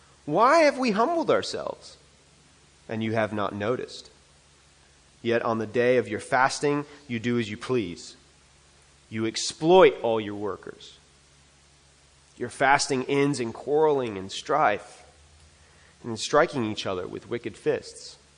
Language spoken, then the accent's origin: English; United States; I, as an American, want to say loud and clear that the only Savior of our world has always been Jesus.